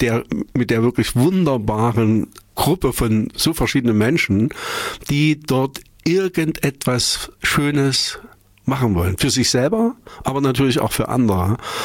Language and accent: German; Erfurt, Thuringia, Germany; Und damit sind wir als Erfurter vorgeprescht und stehen dann dumm da.